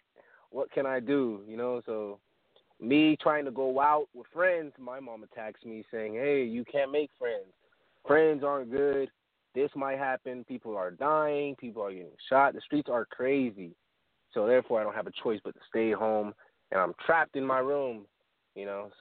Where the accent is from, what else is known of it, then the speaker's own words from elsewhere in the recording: Miami, Florida, United States; now in Lakeland, United States; Was born and raised in Miami. Now I'm down here in Lakeland, Florida.